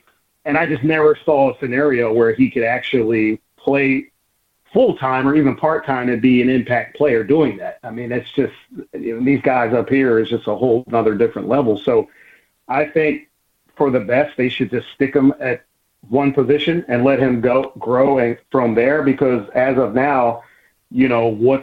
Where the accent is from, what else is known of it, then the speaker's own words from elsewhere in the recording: Philadelphia, Pennsylvania, United States; Well, I live here in Philly. I'm from Philly